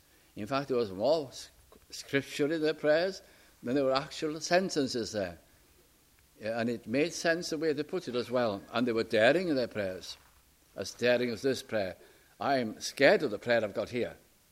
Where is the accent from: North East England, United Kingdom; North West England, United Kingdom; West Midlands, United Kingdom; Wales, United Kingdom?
Wales, United Kingdom; being Welsh